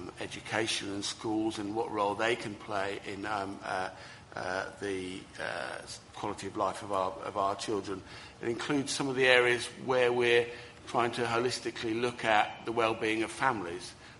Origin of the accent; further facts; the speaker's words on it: Bexley, London, United Kingdom; I come from Bexley, as people know